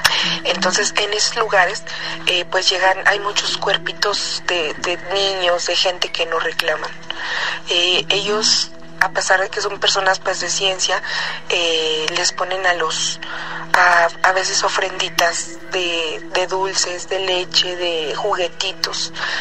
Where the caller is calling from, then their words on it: Ecatepec, State of Mexico, Mexico; de Catepec. Antes que nada, pues un saludo a toda su audiencia.